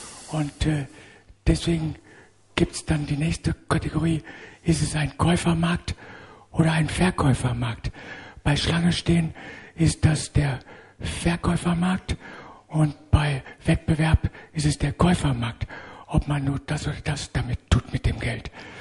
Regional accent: Essen, North Rhine-Westphalia, Germany; wird in Essen, wo ich herkomme, gut gefeiert.

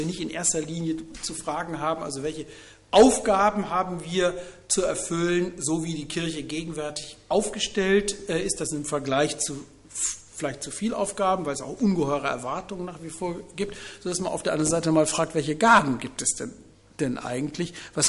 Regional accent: Harz, Germany; ich komme aus dem Harz

